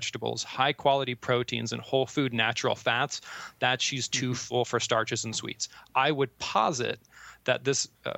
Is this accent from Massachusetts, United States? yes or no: no; Columbus, Ohio, United States; pretend we were in my hometown, not where I live now, but my hometown of Columbus, Ohio. So in the Midwest.